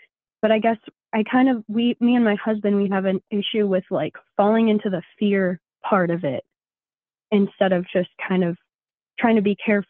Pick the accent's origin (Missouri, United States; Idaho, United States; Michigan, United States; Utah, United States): Michigan, United States; I'm from Michigan.